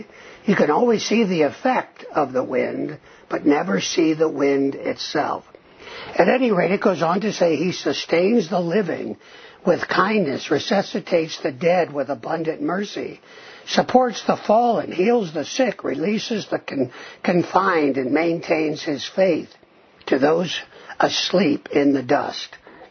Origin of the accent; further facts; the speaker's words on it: United States; now in Israel; Not something that I experienced growing up in the United States.